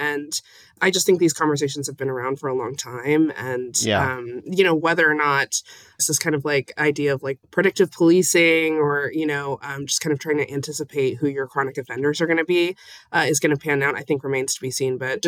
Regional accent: Las Vegas, Nevada, United States; So I'm from Las Vegas, and, you know, I was born here, and I actually used to go to school downtown.

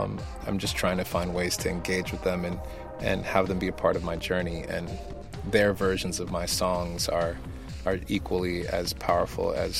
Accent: Ethiopia; I'm from Ethiopia. My father was born in a very rural town.

